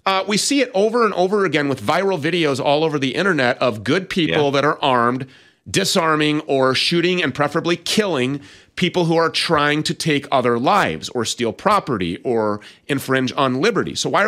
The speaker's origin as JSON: {"language": "English", "region": "Minnesota", "country": "United States", "said": "He's been a major player in gun rights activism in Missouri, as well as right here in my home state of Minnesota."}